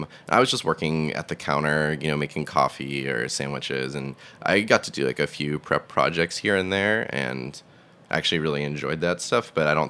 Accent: Massachusetts, United States; I grew up in Massachusetts, like 30 minutes south of Boston, in the suburbs.

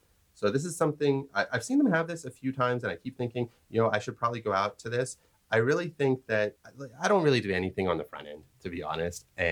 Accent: North Vancouver, British Columbia, Canada; I've actually got a friend who I grew up with in North

